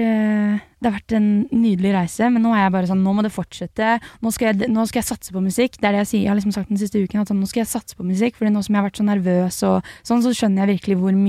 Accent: Horten, Vestfold, Norway; Jeg synes det jeg er veldig takknemlig for at jeg vokste opp I Horten.

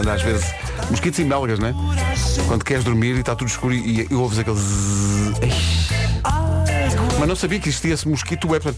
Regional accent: Oeiras, Lisbon, Portugal; Pronto, Oeiras, essa bela coisa, sou de Oeiras.

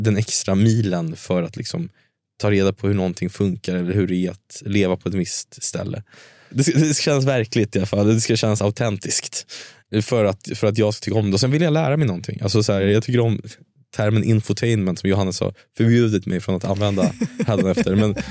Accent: Stockholm, Stockholm County, Sweden; Men jag kan ju mitt Stockholm, jag är fan uppvuxen här.

